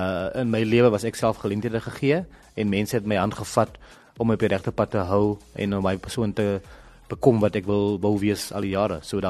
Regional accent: Western Cape, South Africa; op die plaas waar ek groot geword het in die Koubokkeveld.

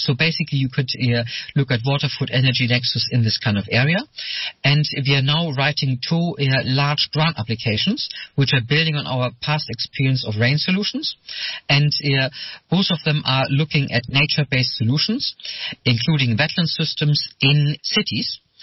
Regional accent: Germany; now in Sweden; Originally, I come from Germany.

